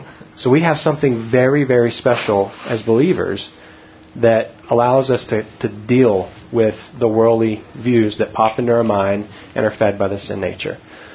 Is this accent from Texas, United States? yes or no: yes; Texas, United States; That's right. I'm from Texas, so and I'm a redhead, so I got those two things going for me.